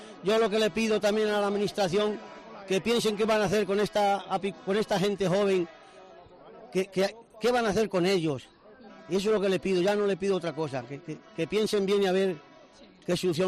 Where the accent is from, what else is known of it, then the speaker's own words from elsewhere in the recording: Valero, Castile and León, Spain; born there; Yo de Valero de la Sierra, apicultor. Vivo en Aldatejada, pero soy nacido en Valero, donde está la apicultura fuerte.